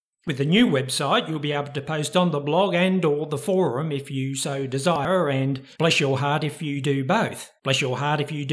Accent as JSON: {"language": "English", "country": "Australia", "said": "So the new website had to be at a new URL with the name of my home country in it. Hence, Christian Identity Australia."}